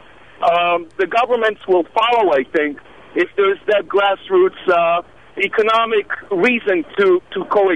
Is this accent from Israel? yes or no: yes; Israel; I grew up in Israel in the 70s.